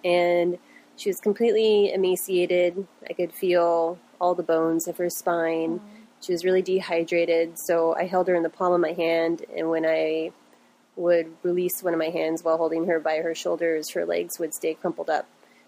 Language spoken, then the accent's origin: English; Washington, United States; now in American Samoa; I grew up in Washington State, but with the Park Service, I moved around quite a bit throughout the Pacific Northwest and Southwest, and more recently to the South Pacific in American Samoa.